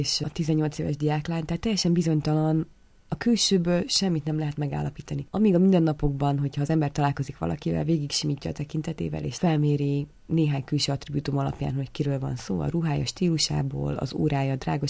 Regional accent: Hungary; Ott a tulajdonos, amikor hallotta, hogy én magyar vagyok, mondta, hogy ó, éppen van itt két magyar lány.

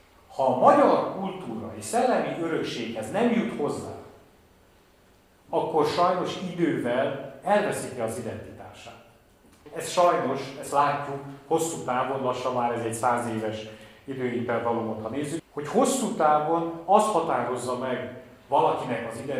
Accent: Transylvania, Romania; erdélyi magyarként Erdélyben élni minden nap egy döntés.

